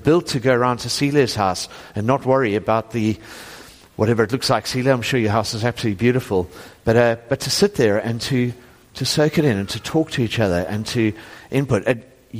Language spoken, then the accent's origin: English; Johannesburg, Gauteng, South Africa; But actually, I grew up in Joburg.